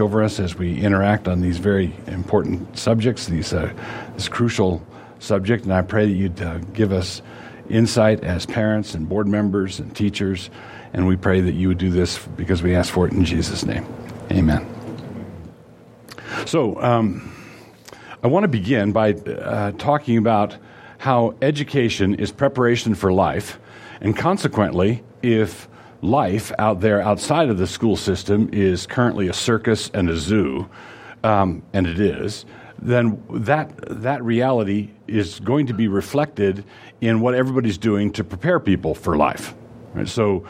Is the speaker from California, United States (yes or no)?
no; Idaho, United States; but it's fine because we're from North Idaho and we're used to it.